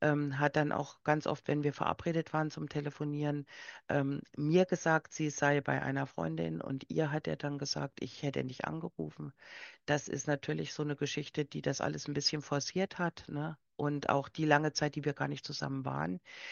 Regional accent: East Germany, Germany; Ja, also ich komme ja aus der DDR

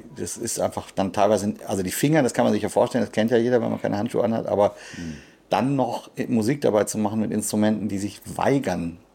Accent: North Rhine-Westphalia, Germany; Nee, nicht in der Eifel, im Sauerland.

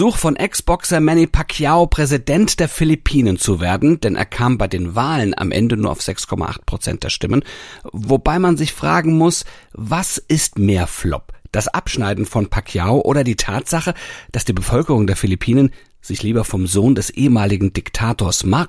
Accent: Hanau, Hesse, Germany; Rudi Völler kommt aus Hanau, aus meiner Geburtsstadt.

